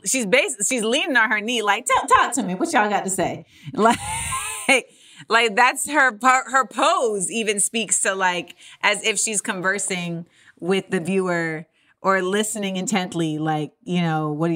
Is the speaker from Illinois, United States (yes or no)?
no; Orlando, Florida, United States; And I love this piece because I grew up in Orlando, Florida.